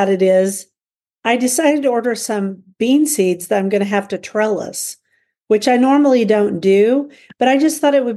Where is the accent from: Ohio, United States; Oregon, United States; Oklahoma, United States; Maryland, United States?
Oklahoma, United States; Guthrie; from Guthrie, Oklahoma, where I garden on 1.5 acres out of 7.5 acres in the country.